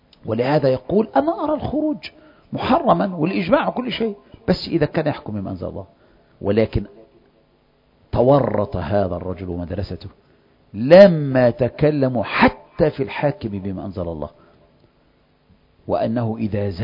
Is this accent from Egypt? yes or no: yes; Egypt; يعني لو قام الحزبون عندنا في مصر مشروع